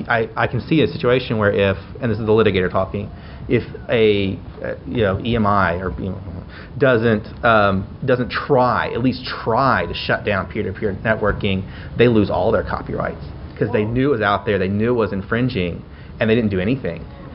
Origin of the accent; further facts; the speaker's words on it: the South, United States; we're from the South